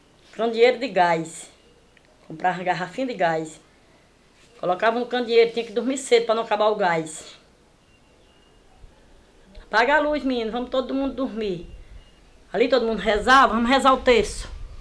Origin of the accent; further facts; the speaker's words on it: Riacho Fundo, Brazil; Aqui, toda a vida, eu nasci e me criei aqui no Riacho Fundo, toda a vida teve água.